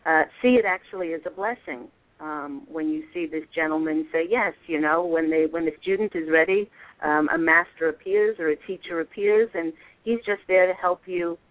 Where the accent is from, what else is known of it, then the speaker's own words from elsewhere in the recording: New York, United States; I spent my youth, large part of my youth, in East Mauritius.